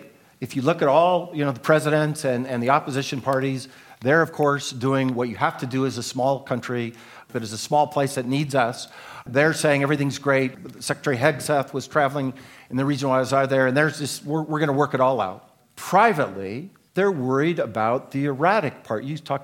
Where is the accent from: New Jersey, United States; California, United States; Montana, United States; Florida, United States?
Montana, United States; Butte; I'd say copper because I grew up in Butte, Montana, right?